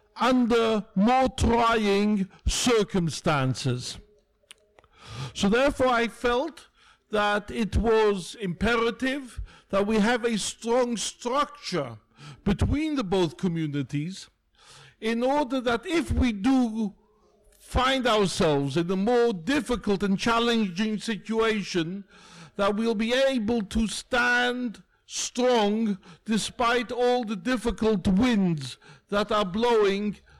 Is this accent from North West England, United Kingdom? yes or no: no; Westminster, London, United Kingdom; born there; I live in England. I was actually born in Westminster, despite my accent.